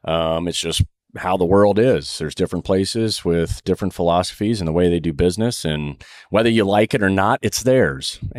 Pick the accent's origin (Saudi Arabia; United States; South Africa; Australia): Saudi Arabia; as a kid growing up in Saudi, which is the most extreme religious state, you know, you could live